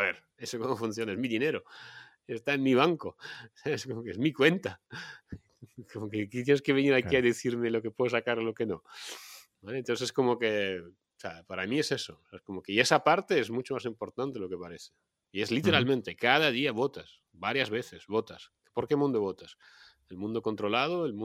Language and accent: Spanish; Russia; yo vengo de Rusia, ¿no? En Rusia hay un régimen totalitario